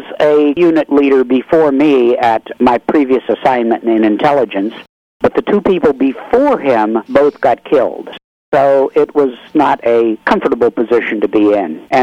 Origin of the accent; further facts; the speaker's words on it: Pittsburgh, Pennsylvania, United States; spent most of it at home in Pennsylvania and then went down to Cape Canaveral.